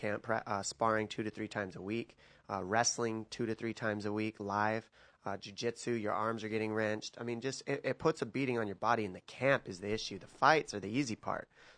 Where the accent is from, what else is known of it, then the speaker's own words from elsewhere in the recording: Arizona, United States; now in San Diego, United States; I'm from Arizona. That's where I was raised, but I was born in San Diego, and now I live in San Diego.